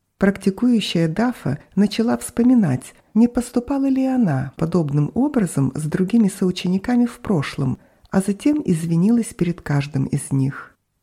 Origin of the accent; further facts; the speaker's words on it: Hong Kong; now in Toronto, Canada; Я родилась и выросла в Гонконге, а позже переехала жить в Канаду, в город Торонто.